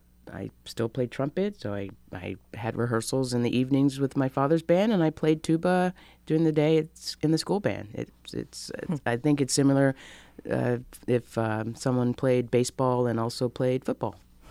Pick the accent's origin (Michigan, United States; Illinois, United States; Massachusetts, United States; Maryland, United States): Maryland, United States; Annapolis; No, I'm not from Pennsylvania. I actually grew up in Annapolis, Maryland.